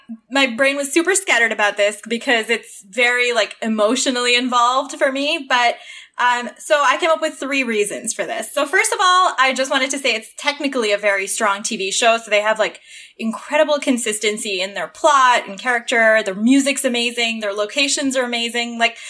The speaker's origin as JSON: {"language": "English", "town": "Toronto", "region": "Ontario", "country": "Canada", "tie": "born or raised there", "said": "I grew up in Toronto."}